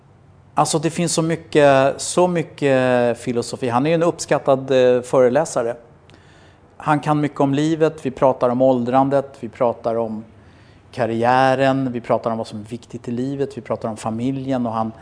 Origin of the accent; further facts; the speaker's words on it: Rågsved, Stockholm County, Sweden; jag är ju uppvuxen i Rågsved. Jag har gått på Hammarby-matcher sedan jag var 12 år.